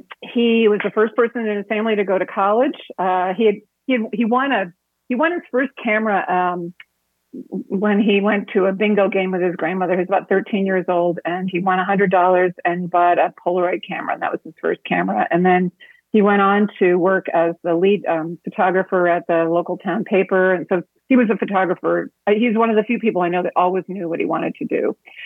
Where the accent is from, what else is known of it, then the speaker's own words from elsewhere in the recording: Boston, Massachusetts, United States; See, I was born and brought up in Boston, Massachusetts.